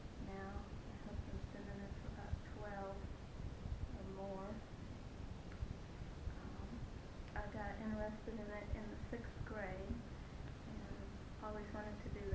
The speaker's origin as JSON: {"language": "English", "town": "Clinton", "region": "Missouri", "country": "United States", "tie": "born there", "said": "I was born in Clinton, Missouri, which is about 60 miles south of Kansas City on a farm. My father raises registered Angus cattle."}